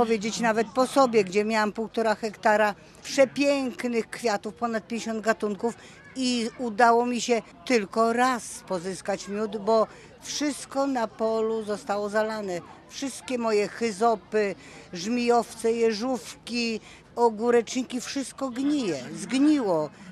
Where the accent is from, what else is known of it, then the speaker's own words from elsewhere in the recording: Pruszcz Gdański, Pomeranian Voivodeship, Poland; Proszę państwa, ja jestem z Pruszcza, więc tutaj jakby troszeczkę ja prezentuję inny miód.